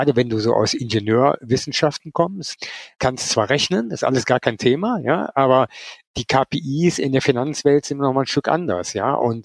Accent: Cologne, North Rhine-Westphalia, Germany; ich komme zwar aus Köln

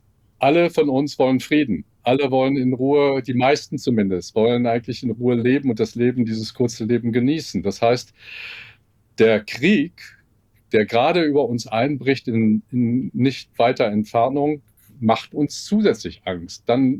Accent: Bochum, North Rhine-Westphalia, Germany; Ja, ich komme aus Bochum und ich lebe hier in Bochum

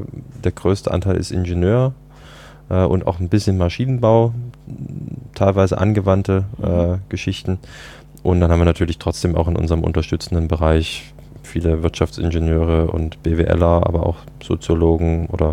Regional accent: Dresden, Saxony, Germany; zurück nach Deutschland gekommen bin, zurück in meine Heimatstadt Dresden

